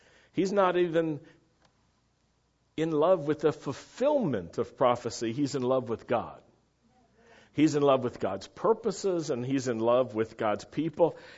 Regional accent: Virginia, United States; I knew as a Jew growing up in Virginia during that time period what anti-Semitism was like

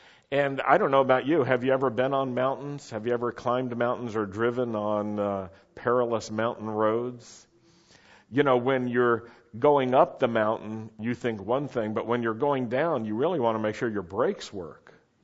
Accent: Roanoke, Virginia, United States; I grew up in Roanoke, Virginia in the Blue Ridge Valley, and we had the mountains there.

